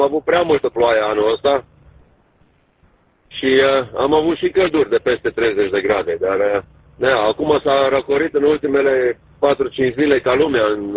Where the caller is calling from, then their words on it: Calgary, Alberta, Canada; QTH Calgary, Alberta, Canada.